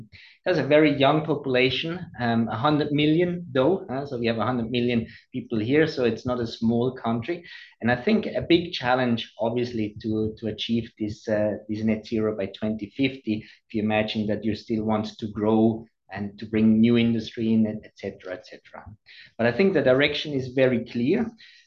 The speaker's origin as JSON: {"language": "English", "country": "Switzerland", "tie": "born or raised there", "second_language": "English", "said": "I'm originally from Switzerland. I grew up in a very small village in the Swiss Alps."}